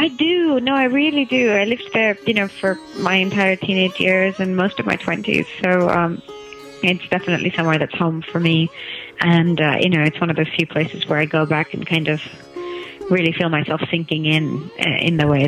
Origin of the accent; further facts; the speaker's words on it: London, United Kingdom; born there; also born or lived in Delhi; I was born in London and lived there mostly till I was 11, and I live there now again.